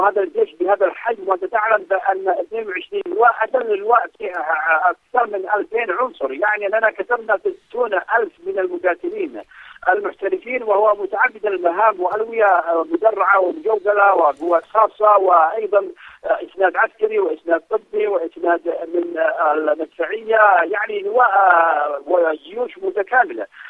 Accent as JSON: {"language": "Arabic", "country": "Yemen", "said": "وأنهينا ما يسمى الفدرالية التي لم نرضى بها على الإطلاق كيمنيين"}